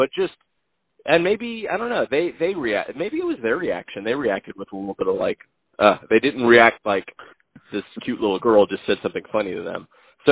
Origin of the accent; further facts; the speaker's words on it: United States; I've lived here my entire life, but I'm new to, you know, being an American citizen.